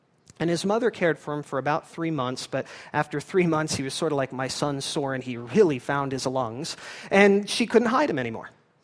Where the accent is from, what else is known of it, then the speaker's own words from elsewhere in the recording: Los Angeles, California, United States; where I grew up in Los Angeles, there are no lawns